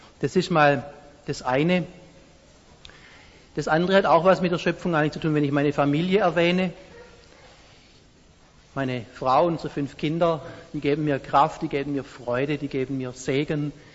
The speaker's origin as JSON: {"language": "German", "region": "Baden-Württemberg", "country": "Germany", "tie": "born or raised there", "said": "kurz vor meiner Heimatstadt Harthausen-Goxen, bin ich gestürzt"}